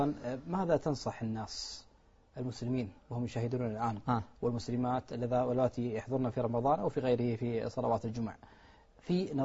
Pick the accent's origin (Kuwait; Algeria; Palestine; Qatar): Qatar; في الدفن عندنا في قطر